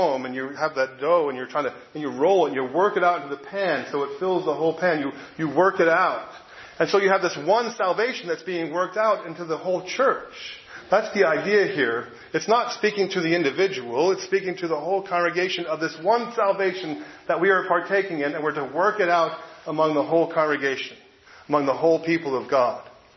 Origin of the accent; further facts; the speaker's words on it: New Jersey, United States; I knew some people when I was growing up in New Jersey from Philly